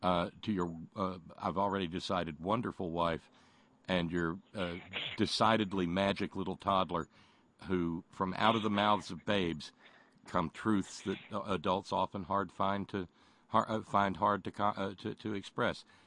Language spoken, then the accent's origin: English; Alabama, United States; Actually, I was born and raised in Alabama, so I followed that pretty closely.